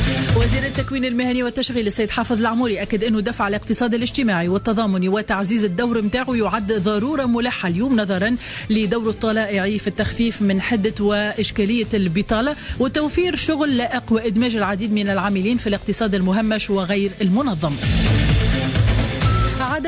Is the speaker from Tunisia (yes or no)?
yes; Tunisia; accent: Tunisian; رقائق البطاطا شيبس بلهجتنا التونسية